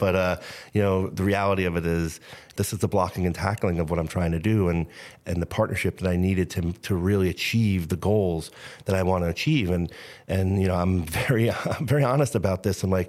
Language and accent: English; New York, United States; No, I'm a hater. I'm from New York.